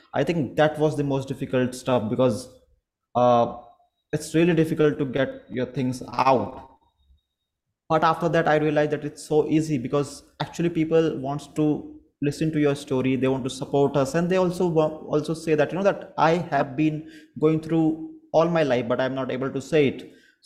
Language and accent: English; India; I'm from India. I have black hairs.